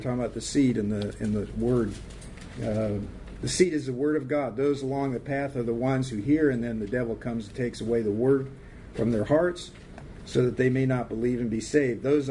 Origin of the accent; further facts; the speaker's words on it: Washington, United States; born there; Any of y'all ever seen Mount Rainier? I was born near Mount Rainier. Pretty awesome mountain.